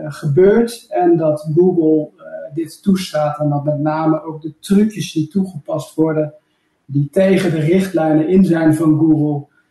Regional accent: Doesburg, Gelderland, Netherlands; kom uit Doesburg, ligt in Gelderland, ergens in de buurt van Arnhem.

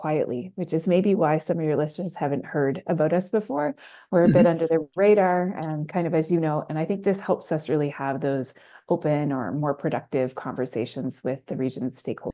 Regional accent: Saint John, New Brunswick, Canada; I'm from New Brunswick. I grew up in St. John

